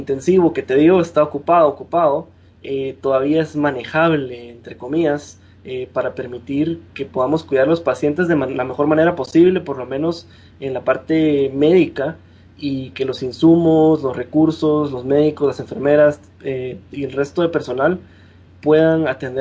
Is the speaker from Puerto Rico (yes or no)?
no; Guatemala; now in San Antonio, United States; Desde San Antonio, pues uno está muy pendiente de Guatemala, y obviamente como mencionaste, yo soy guatemalteco, mi familia está ahí y mi esposa es guatemalteca y su familia está ahí